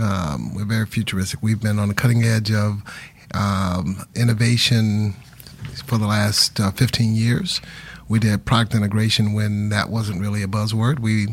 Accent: Detroit, Michigan, United States; So I initially came from Detroit, Michigan, with a degree from Michigan State University.

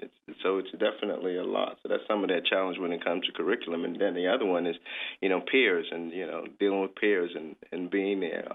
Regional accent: Adams Run, South Carolina, United States; Yes, I am. I grew up out in the Parker's Ferry, Adams Run area.

